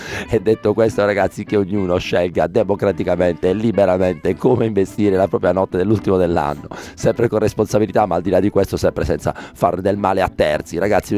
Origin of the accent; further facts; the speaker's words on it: Southern Italy, Italy; nemmeno nella Terronia, nella mia terra, c'è più lo sparare i botti come una volta